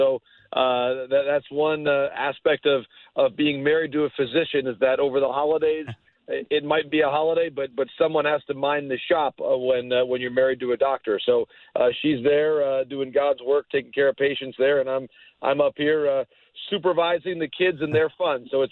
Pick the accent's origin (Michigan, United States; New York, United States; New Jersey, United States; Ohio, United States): Michigan, United States; Bay City; I grew up in Bay City, which is in Bay County. Aranac is the county just north of that.